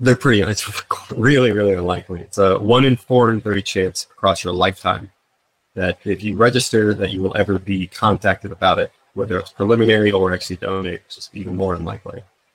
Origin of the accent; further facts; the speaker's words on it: South Carolina, United States; So they picked Charleston, South Carolina, just at a random, probably just because I'm from South Carolina.